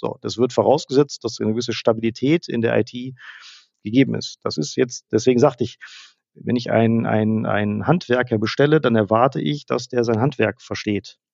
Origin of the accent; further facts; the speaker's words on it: Rhineland, Germany; als Rheinländer